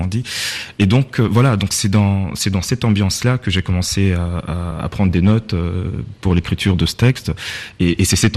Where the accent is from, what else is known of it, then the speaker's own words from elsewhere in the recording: Goma, North Kivu, DR Congo; Non, moi je viens de Goma plutôt.